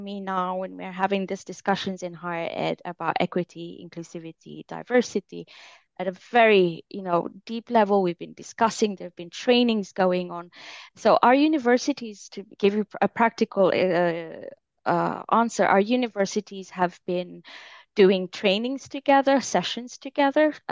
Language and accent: English; Finland; also born or lived in Kenya; And then I come back to Finland, my home country, where I never had anything else as other than I have a Finnish passport. So this is my home country.